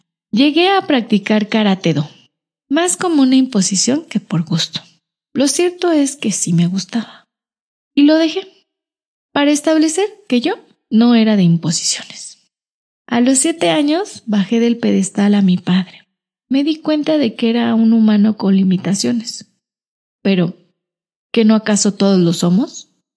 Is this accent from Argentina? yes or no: no; Mexico City, Mexico; Crecí al norte de la ciudad, soy chilanga, en una casa de autoconstrucción, siempre rodeada de mi núcleo.